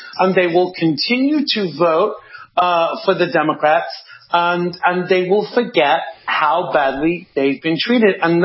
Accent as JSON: {"language": "English", "region": "New York", "country": "United States", "tie": "born or raised there", "said": "my home state is New York"}